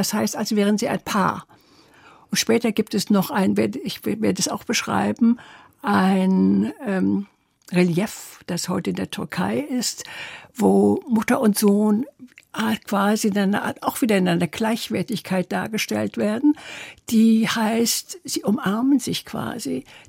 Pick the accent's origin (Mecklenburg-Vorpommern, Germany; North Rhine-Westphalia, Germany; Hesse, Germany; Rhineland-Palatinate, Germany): Rhineland-Palatinate, Germany; Trier; Und ich bin in Trier aufgewachsen, habe bis zum Abitur dort gelebt, habe in Köln studiert.